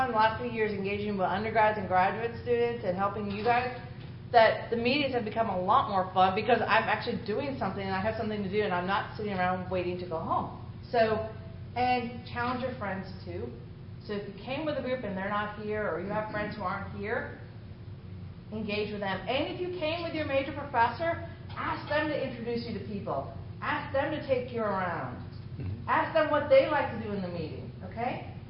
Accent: Florida, United States; I said, hi, I'm from Florida, and he goes, wow, hot there.

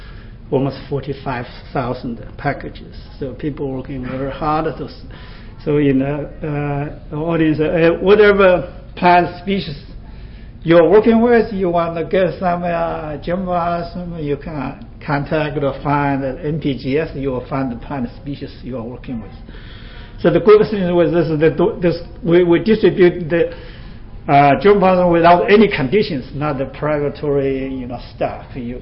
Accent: Washington, United States; I'm from Washington State, where USDA has a plant introduction station there.

